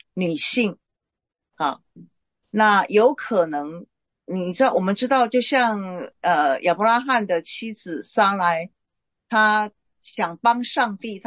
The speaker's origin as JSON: {"language": "Chinese", "country": "Taiwan", "said": "我们台湾话有一句话叫做鸡婆啦，"}